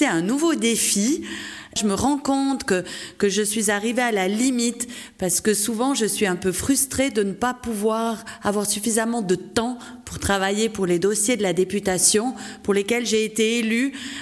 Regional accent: Murat, Auvergne-Rhône-Alpes, France; nous venons tous de Murat.

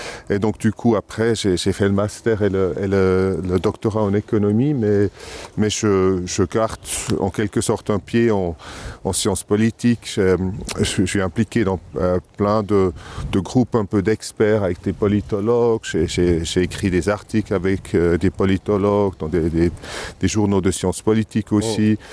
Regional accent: Aargau, Switzerland; French is a second language; Non, j'ai grandi en Argovie.

